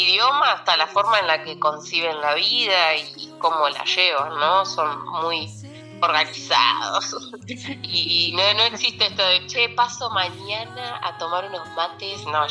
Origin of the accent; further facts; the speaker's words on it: La Plata, Buenos Aires Province, Argentina; tenía ganas de estar y de tocar en mi país, en Argentina, en mi ciudad, en La Plata.